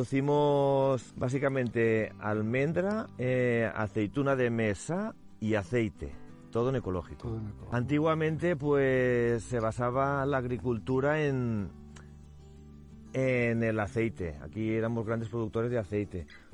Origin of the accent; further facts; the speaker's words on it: Calaceite, Aragon, Spain; vengo de Calaceite, agricultor ecológico